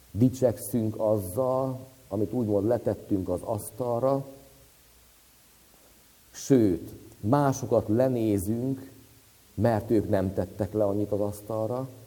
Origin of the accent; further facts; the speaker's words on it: Hungary; mivel mi ugye magyarok vagyunk